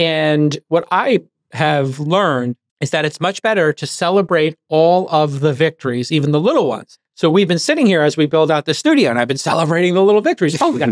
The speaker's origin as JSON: {"language": "English", "town": "Brooklyn", "region": "New York", "country": "United States", "said": "I'm a kid from Brooklyn who somehow figured out at a very early age how to start his own magazine"}